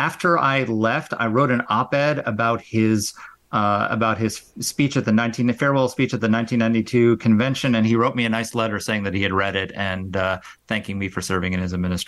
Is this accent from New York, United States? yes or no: yes; New York City, New York, United States; I grew up in New York City, literally as a teenager, because back then the drinking age was 18.